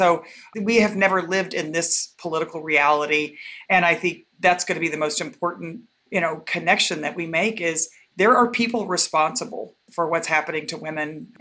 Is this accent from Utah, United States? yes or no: no; Waco, Texas, United States; I grew up in Texas.